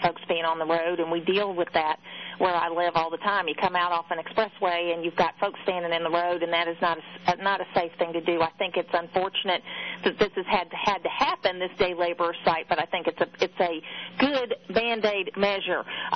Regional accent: United States; my family hasn't been in Germany in three generations, but I'm an American.

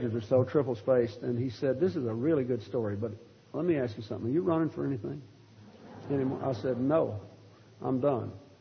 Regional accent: Arkansas, United States; And so I said, look, Gottlieb, I'm from Arkansas. That's what we do.

